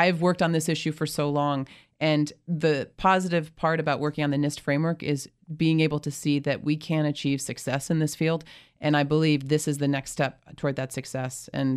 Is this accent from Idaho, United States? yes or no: no; Connecticut, United States; I'm from Connecticut.